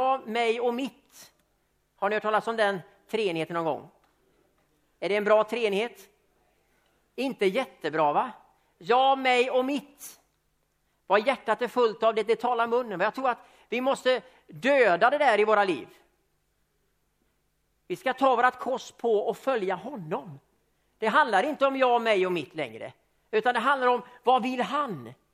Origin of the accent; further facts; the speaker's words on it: Sweden; Jag är svensk, vet ni va?